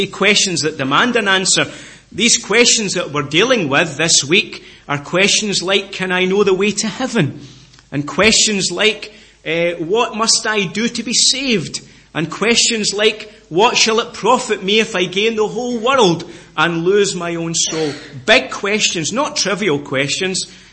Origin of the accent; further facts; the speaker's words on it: Scotland, United Kingdom; I come from Scotland. I live between Edinburgh and Glasgow.